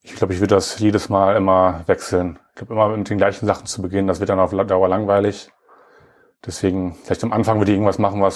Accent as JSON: {"language": "German", "town": "Münster", "region": "North Rhine-Westphalia", "country": "Germany", "tie": "born or raised there", "said": "29 Jahre jetzt alt geworden, spiele jetzt seit 2017 wieder bei den WWU Baskets. Bin ja auch in Münster geboren, habe hier in der Jugend gespielt, in der JBBL, NBBL."}